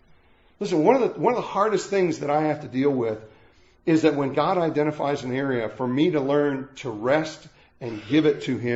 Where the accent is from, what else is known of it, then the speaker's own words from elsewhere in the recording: Lockport, Illinois, United States; I grew up in the Chicago area, and that basically meant my hometown sign read Lockport, you know, Catholic with assorted Protestants at the bottom of it